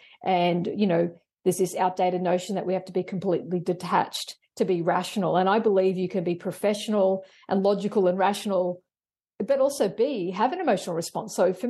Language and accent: English; Australia; this was what was happening to me as an Australian scientist in my country